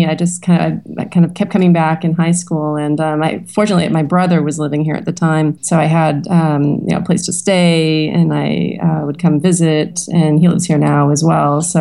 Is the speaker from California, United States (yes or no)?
yes; Stockton, California, United States; it was when I was living and growing up in Stockton.